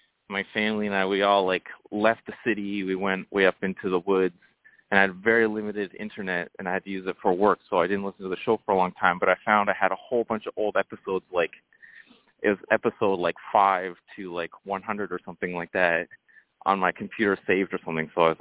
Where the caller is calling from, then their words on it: Boston, Massachusetts, United States; I'm in Boston. I'm actually out at a Christmas holiday market staying with my family right now.